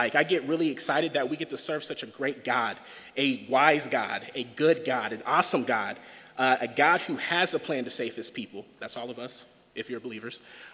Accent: Oklahoma City, Oklahoma, United States; Just a side note, I am from Oklahoma City, and I am a Thunder fan

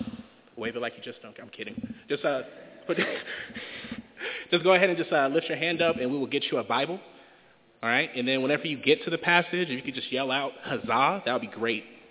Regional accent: Oklahoma City, Oklahoma, United States; Just a side note, I am from Oklahoma City, and I am a Thunder fan

